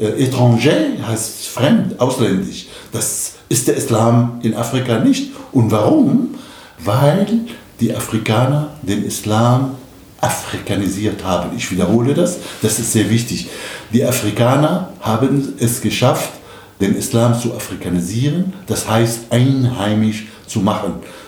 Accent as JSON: {"language": "German", "town": "Damascus", "region": "Damascus Governorate", "country": "Syria", "tie": "born or raised there", "said": "Ich bin Araber, in Damaskus aufgewachsen."}